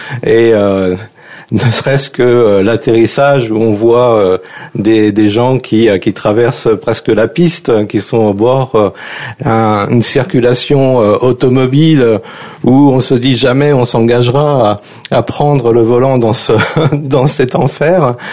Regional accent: Orléans, Centre-Val de Loire, France; also born or lived in Nogent-sur-Marne; je suis presque un Parisien quelque part puisque je suis né à Nogent-sur-Marne, mais j'ai beaucoup évolué à Orléans où j'ai fait toute ma scolarité jusqu'à la fin de l'université

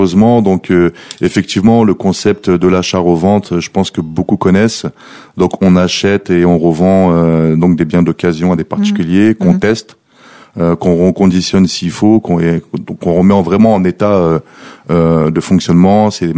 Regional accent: Sarcelles, Île-de-France, France; je suis un enfant de Sarcelles. J'ai grandi et évolué à Sarcelles.

